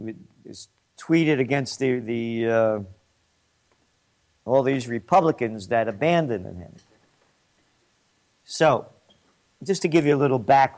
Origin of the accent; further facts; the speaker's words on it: Bronx, New York, United States; also born or lived in Yonkers; when I grew up in the Bronx, and then we moved to Westchester. And when we moved up to Yonkers in a pretty affluent place there.